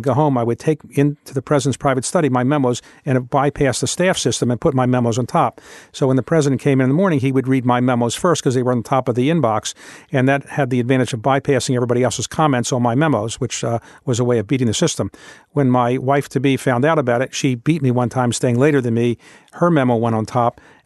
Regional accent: Baltimore, Maryland, United States; And remember, when I was growing up in Baltimore was the eighth largest city in the United States with a population of about 939,000.

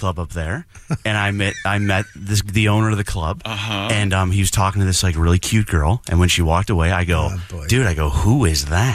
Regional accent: New York, United States; now in Alaska, United States; So I grew up in upstate New York.

